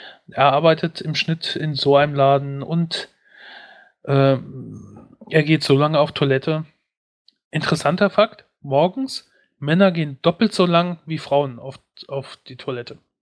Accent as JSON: {"language": "German", "country": "Germany", "said": "Also ich gucke gerne als Deutscher, wie das Ausland die Deutschen betrachtet."}